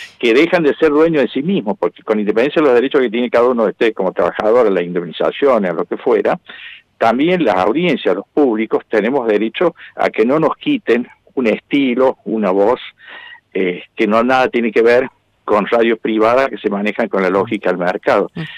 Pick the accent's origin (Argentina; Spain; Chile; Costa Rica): Argentina; como argentino, defendemos la voz de Radio Nacional.